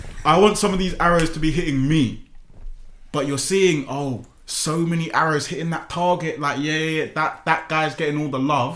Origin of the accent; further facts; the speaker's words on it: Croydon, London, United Kingdom; This is how I speak. But I grew up in Croydon. I can speak in a lot of slang.